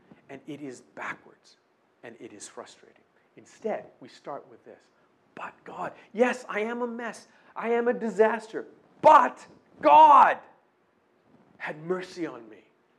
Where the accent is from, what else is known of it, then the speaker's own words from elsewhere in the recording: Canada; I am a Canadian. I am a Canadian. I don't have to try and feel like a Canadian. I don't have to try and pretend to be a Canadian.